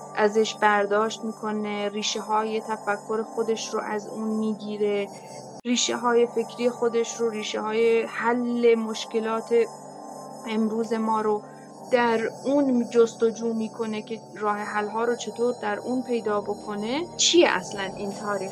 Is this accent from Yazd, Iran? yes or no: no; Kamyaran, Kurdistan, Iran; now in Tehran, Iran; من 28 سالمه، اهل شهرستان کامیاران استان کردستان هستم و به هر حال دیگه اصالتاً کرد هستم و خودم به خاطر تحصیل توی تهران زندگی میکنم، یعنی به خاطر دانشگاه و اینها.